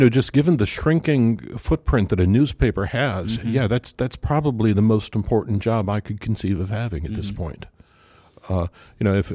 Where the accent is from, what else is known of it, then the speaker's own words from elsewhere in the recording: Atlanta, Georgia, United States; I grew up in Atlanta. Wasn't born there, but I grew up in Atlanta.